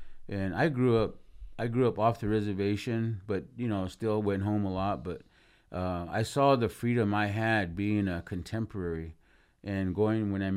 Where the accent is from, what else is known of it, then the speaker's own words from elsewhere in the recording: Winslow, Arizona, United States; I grew up in Winslow too.